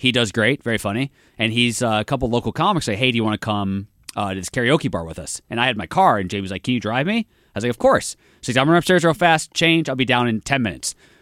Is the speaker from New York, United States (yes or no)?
yes; Buffalo, New York, United States; I'm from Buffalo, New York originally.